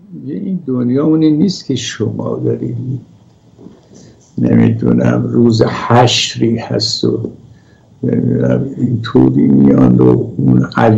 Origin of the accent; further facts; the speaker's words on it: Iran; moved away; ما که از ایران آمدیم بیرون